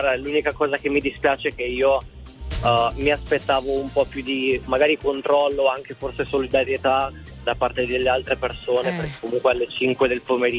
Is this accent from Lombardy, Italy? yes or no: yes; Milan, Lombardy, Italy; Sono di Milano.